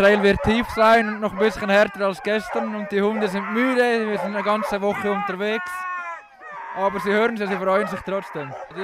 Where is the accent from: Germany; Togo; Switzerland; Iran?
Switzerland; ich komme aus der Schweiz.